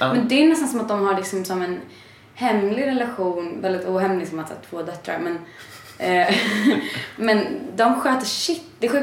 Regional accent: Stockholm, Stockholm County, Sweden; Jag kommer från Stockholm.

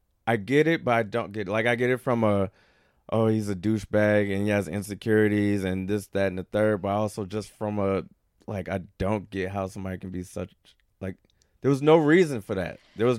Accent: Midwest, United States; so I grew up in the Midwest, where like a salad to us growing up meant like, first of all, it's just like, yeah, lettuce, yeah.

